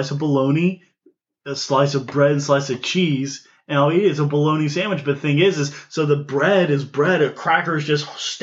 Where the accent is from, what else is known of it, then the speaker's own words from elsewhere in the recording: Texas, United States; we're from Texas. We're not going to walk over to a trash can.